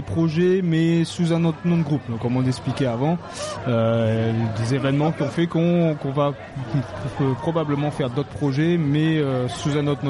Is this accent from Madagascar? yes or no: no; Réunion, France; on est réunionnais, on est créole de pure souche.